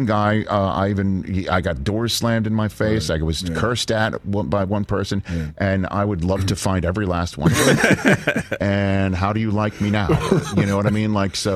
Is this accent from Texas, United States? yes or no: no; New York, United States; but I'm from New York, so there is a little bit of spite in me